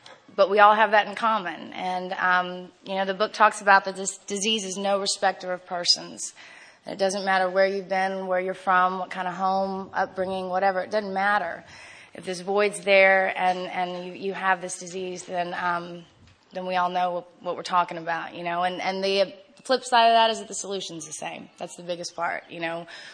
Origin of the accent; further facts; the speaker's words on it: San Antonio, Texas, United States; I'm from San Antonio. It's so dumb. Anyway, we come from a great family.